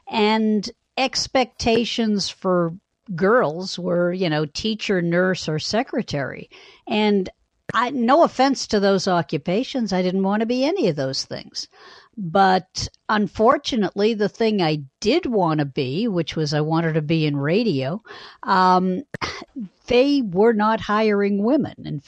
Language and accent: English; Boston, Massachusetts, United States; I grew up in Boston, and I was raised the first few years of my life in Dorchester, which is a neighborhood of Boston.